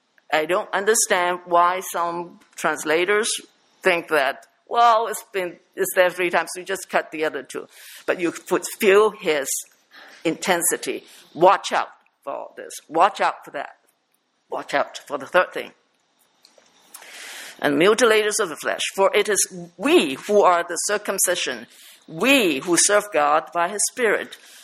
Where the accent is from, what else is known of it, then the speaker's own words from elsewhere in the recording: Tai Po, New Territories, Hong Kong; I grew up in Taipo, and there are dogs everywhere.